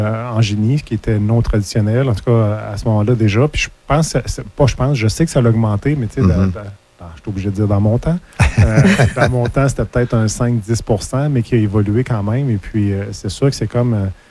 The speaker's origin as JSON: {"language": "French", "country": "Canada", "said": "on veut qu'eux investissent dans le domaine de l'automobile chez nous, au Canada."}